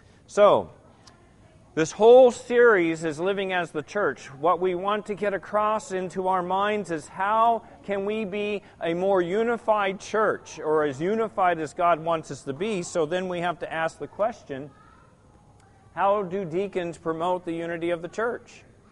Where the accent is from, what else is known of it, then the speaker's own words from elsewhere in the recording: Israel; I grew up in Israel.